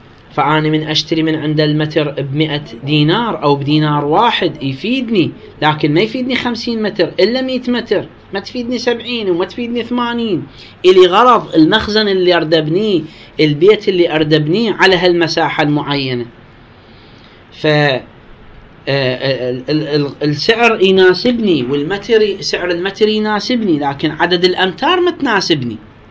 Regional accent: Iraq; بس إحنا عندنا في العراق البيض يباع بالعد،

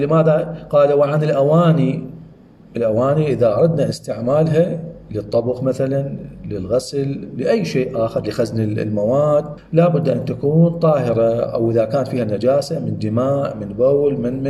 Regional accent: Iraq; هاي موجودة عندنا بالعراق

